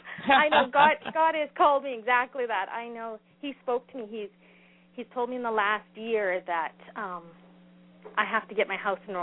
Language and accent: English; Alberta, Canada; Yeah, I'm from northern Alberta